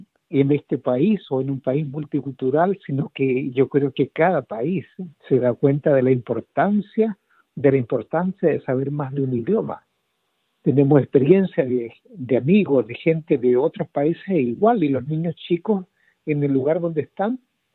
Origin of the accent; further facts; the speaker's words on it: Chile; sí, soy chileno